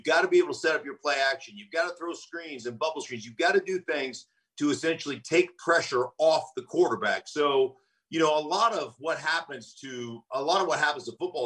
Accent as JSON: {"language": "English", "region": "Alaska", "country": "United States", "tie": "born or raised there", "said": "Well, no, it actually comes from I grew up in Alaska."}